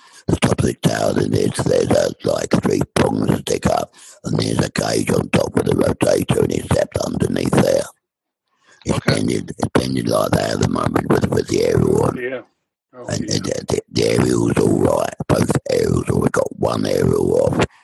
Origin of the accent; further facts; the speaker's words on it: England, United Kingdom; moved away as an adult; now in Ireland; It's because I am an outsider, because I come from England.